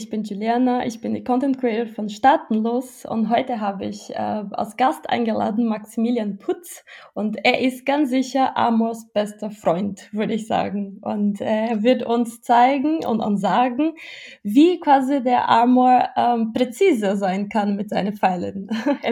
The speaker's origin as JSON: {"language": "German", "country": "Brazil", "second_language": "German", "moved": "yes", "lives_now": "Germany", "said": "ich komme aus Brasilien und da ist das Thema ein bisschen anders als zum Beispiel, was ich auch in Deutschland erlebt habe."}